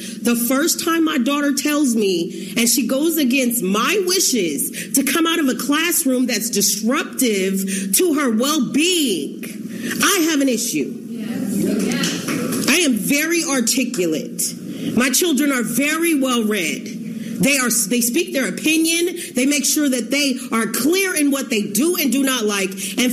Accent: Texas, United States; I'm from Texas. Yeah. So this don't go on in Texas.

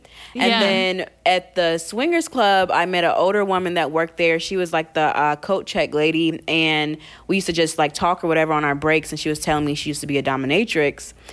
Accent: North Carolina, United States; moved away as an adult; now in New York, United States; And then eventually I moved to New York, for grad school, 'cause I moved from North Carolina. That's where I'm originally from.

